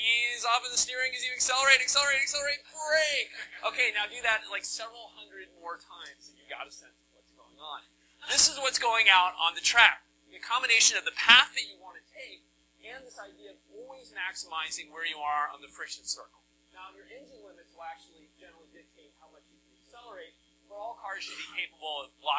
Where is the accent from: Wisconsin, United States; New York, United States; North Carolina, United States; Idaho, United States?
North Carolina, United States; We're only going to make left turns here because I grew up in North Carolina, and that's kind of all we do on the racetrack.